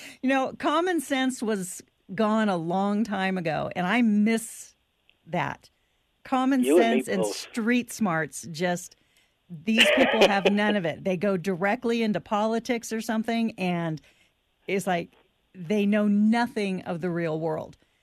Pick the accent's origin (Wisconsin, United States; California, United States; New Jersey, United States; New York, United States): California, United States; Redding; Now, Paul, don't be too harsh, because I'm from Redding, California, okay?